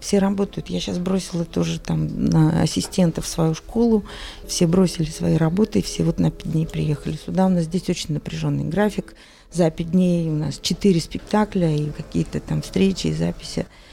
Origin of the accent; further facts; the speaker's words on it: Nizhny Novgorod, Nizhny Novgorod Oblast, Russia; Я из Нижнего Новгорода, я окончила Нижегородское театральное училище